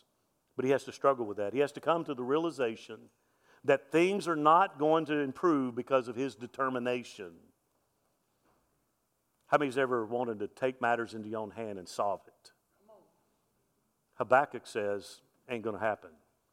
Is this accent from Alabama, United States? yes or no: yes; Mobile, Alabama, United States; 1969, Hurricane Camille devastated the Gulf Coast there where I grew up in Alabama.